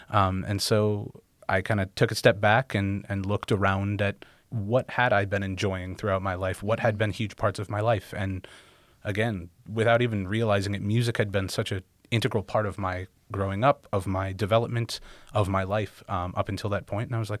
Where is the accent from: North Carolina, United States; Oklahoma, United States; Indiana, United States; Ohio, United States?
Ohio, United States; Lakewood; So I'm originally from Lakewood, Ohio, which is right outside of Cleveland, directly west. I was basically there from age 3 onwards, so that's kind of very much where I call home.